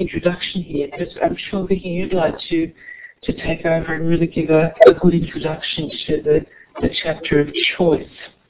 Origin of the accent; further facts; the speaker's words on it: Melbourne, Victoria, Australia; And welcome to Carol, who's from Melbourne, my hometown.